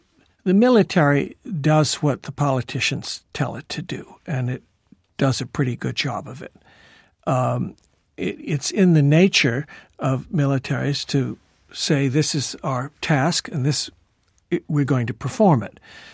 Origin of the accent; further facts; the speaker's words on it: United States; but in a conversation now, I'm an American